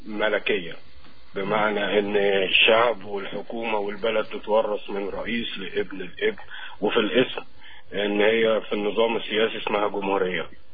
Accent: Egypt; وأنا بيني وبين حضرتك أنا مصري وحزين جدا على اللي بيحصل في سوريا

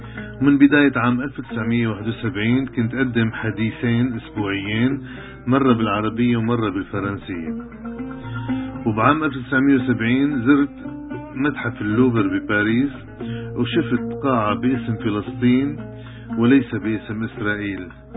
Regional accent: Latakia, Latakia Governorate, Syria; من مواليد اللاذقية بتاريخ 29 تشرين الثاني 1922، تلقيت دراسة الابتدائية والمتوسطة بهي المدينة الجميلة يلي بتطلع على البحر المتوسط، وهي مدينة قديمة تاريخيا

